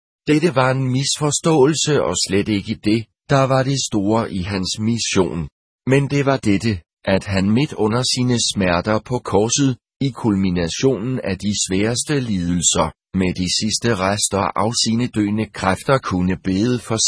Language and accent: Danish; Sindal, North Jutland, Denmark; mit barndomshjem Moskildvad ved Sindal